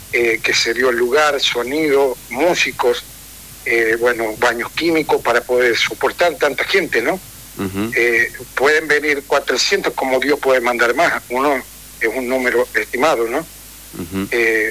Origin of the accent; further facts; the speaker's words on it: Chañar, La Rioja, Argentina; Yo soy de Chañar, vamos a llevar a ayudar a gente de Chañar.